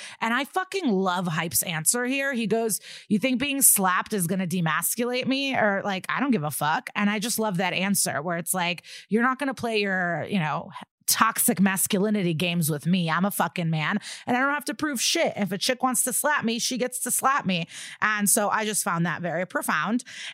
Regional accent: Staten Island, New York, United States; He lives two blocks away from where I grew up in Staten Island.

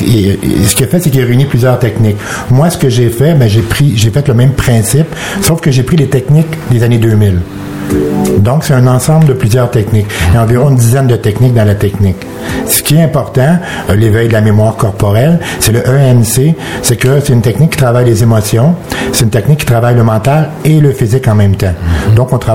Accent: Montreal, Quebec, Canada; now in Belgium; Oui, je viens du Québec plus précisément. OK? Je viens du Québec, oui.

